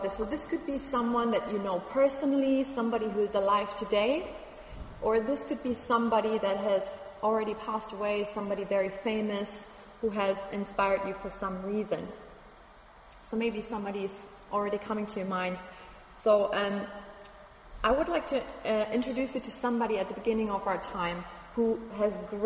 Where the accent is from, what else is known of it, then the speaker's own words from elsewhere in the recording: Germany; English is a second language; because I'm from Germany originally, and the Nazi regime originated from my country.